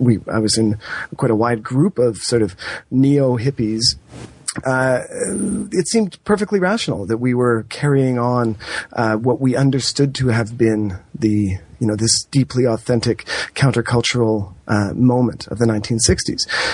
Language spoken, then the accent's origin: English; Toronto, Ontario, Canada; I grew up in Toronto, and I was born in the late 70s, though.